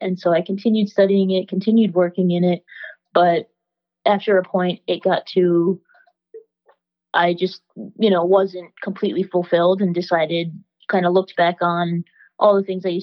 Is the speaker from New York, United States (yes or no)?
yes; Long Island, New York, United States; I grew up in Long Island, New York.